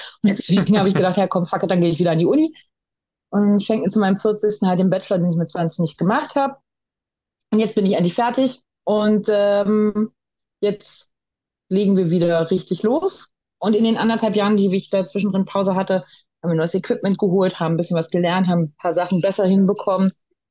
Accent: Berlin, Germany; in meiner Kindheit in Berlin

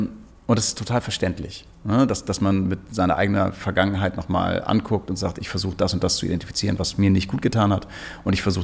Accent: Hamburg, Germany; in Hamburg-Pöseldorf groß geworden

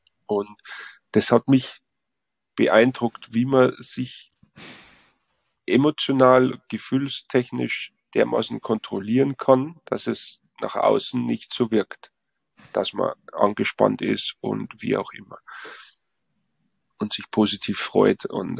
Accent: Bavaria, Germany; Ich als Bayer und da im tiefen Osten drüben.

